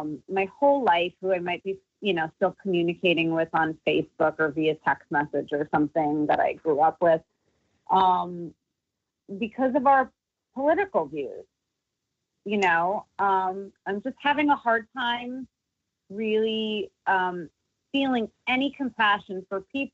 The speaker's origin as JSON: {"language": "English", "region": "East Coast", "country": "United States", "tie": "born or raised there", "said": "because I grew up on a different coast. I grew up on the East Coast"}